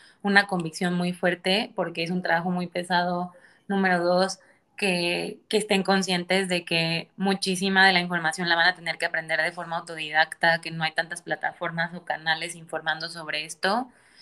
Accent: Veracruz, Mexico; yo soy de Veracruz y antes en Veracruz nunca había hecho frío, ahorita hace frío y la gente trae suéter.

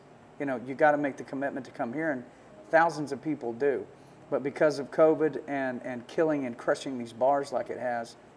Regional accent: Texas, United States; now in Nashville, United States; call it Lone Star, because we're all from Texas.

